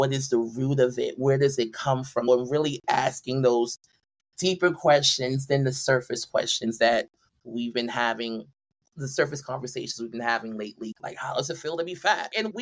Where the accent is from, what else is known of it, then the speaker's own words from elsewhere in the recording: Brooklyn, New York, United States; but also growing up in Brooklyn, it's a different thing because it kind of hardens you a bit.